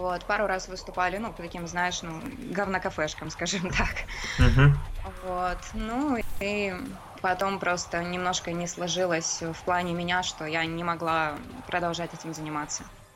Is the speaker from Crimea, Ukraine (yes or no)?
no; Kyiv, Ukraine; Я из Киева, Украина.